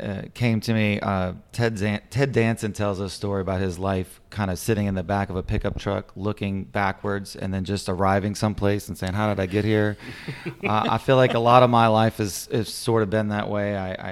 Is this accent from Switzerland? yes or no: no; New Orleans, Louisiana, United States; but yes, was born here, went to school here until sixth grade.